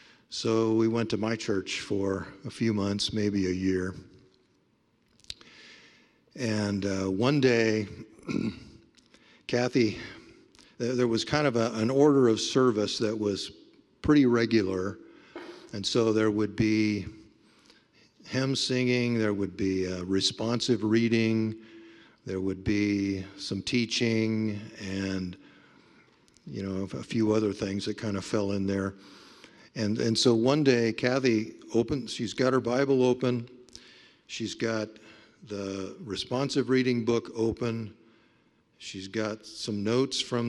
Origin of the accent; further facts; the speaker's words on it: Camarillo, California, United States; born there; But I was born in Camarillo State Hospital in Camarillo, California, which was a mental hospital.